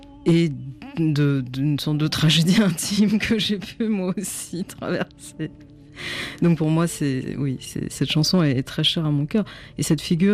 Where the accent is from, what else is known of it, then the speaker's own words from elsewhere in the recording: Paris, Île-de-France, France; born there; je suis née en 1973, à Paris